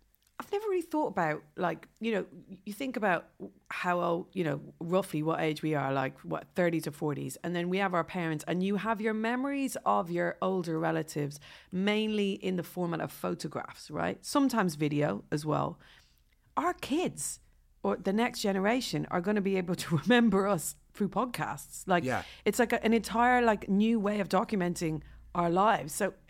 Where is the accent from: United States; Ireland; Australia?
Ireland; Also, can I just say, as an Irish person, that is the most English thing I've ever heard.